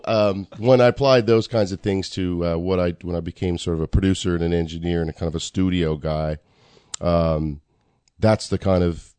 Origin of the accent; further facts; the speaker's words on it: Nova Scotia, Canada; a lot of the stuff I grew up in Nova Scotia listening